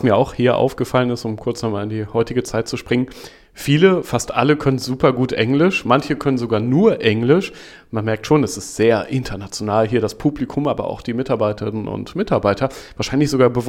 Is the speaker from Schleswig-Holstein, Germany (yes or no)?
yes; Eckernförde, Schleswig-Holstein, Germany; ich komme aus Eckernförde, sind wir fast als Nachbarn